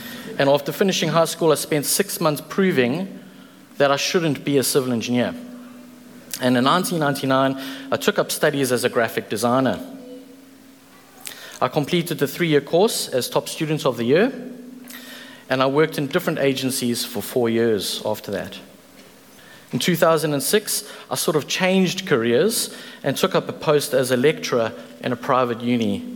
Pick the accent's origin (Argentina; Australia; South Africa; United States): South Africa; accent: South African; I was born and bred in South Africa, if that wasn't already obvious by my accent. I do speak in tongues, and more specifically Afrikaans. I am the eldest of three siblings.